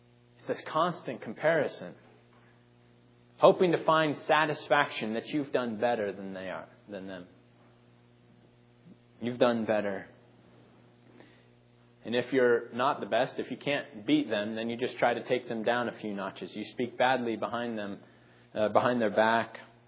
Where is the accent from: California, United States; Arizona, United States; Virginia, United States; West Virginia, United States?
Arizona, United States; I remember growing up in Arizona, there was a great rivalry between Arizona and Arizona State.